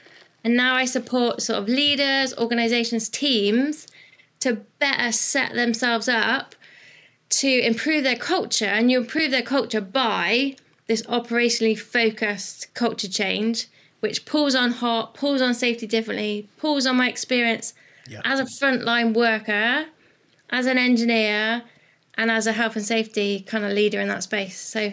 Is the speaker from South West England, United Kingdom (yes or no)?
yes; Bristol, South West England, United Kingdom; you can tell by my awesome accent that I'm from the UK. From a little place called Bristol, which sits nicely between kind of England and Wales.